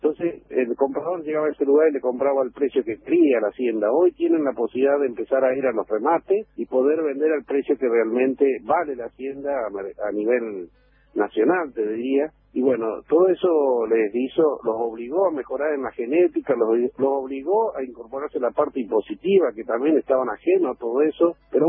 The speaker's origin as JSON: {"language": "Spanish", "region": "Córdoba", "country": "Argentina", "tie": "born or raised there", "also_born_or_lived": "Entre Ríos / Santa Fe", "said": "nací en Entre Ríos, me crié en Córdoba y Santa Fe, así que conozco el potencial de estas provincias"}